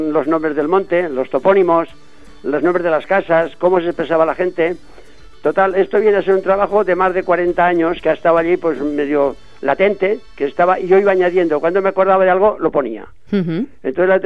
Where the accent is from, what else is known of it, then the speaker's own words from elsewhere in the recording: Fuencalderas, Aragon, Spain; moved away as an adult; now in Catalonia, Spain; Yo nací en Fuencalderas y hasta que me mandaron a la mili había trabajado allí pues de labrador, de pastor y de carbonero incluso, ¿no? Entonces me mandaron a la mili y a la vuelta después, a los 23 años, emigré mismo a Cataluña.